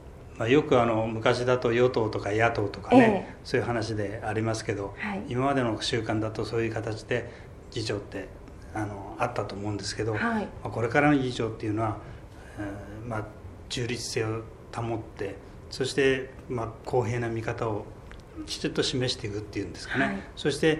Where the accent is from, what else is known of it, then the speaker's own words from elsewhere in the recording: Tokamachi, Niigata, Japan; moved away; also born or lived in Takasaki; 私はね、生まれたのは群馬県の高崎市なんですけど、1歳の時に両親が新潟出身だったんで